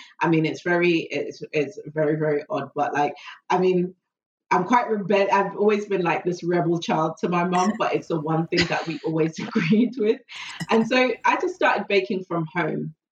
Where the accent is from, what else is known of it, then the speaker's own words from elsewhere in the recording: Zimbabwe; born there; growing up, we've always had cake in the house. And I think you can kind of make it a cultural thing because I was born in Zimbabwe. So my family are born in Zimbabwe and we have a big thing about cake and tea.